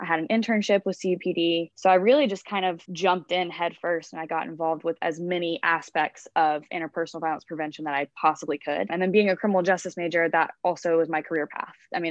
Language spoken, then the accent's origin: English; Greenville, South Carolina, United States; I'm from Greenville, South Carolina, so I'm from really close around this area.